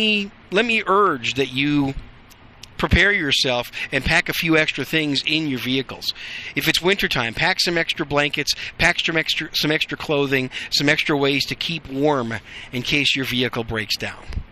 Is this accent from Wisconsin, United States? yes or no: yes; Wisconsin, United States; now in Dallas-Fort Worth, United States; And the fact that I grew up in Wisconsin, I can remember a lot of times being stranded during the wintertime in blizzards up there, unprepared.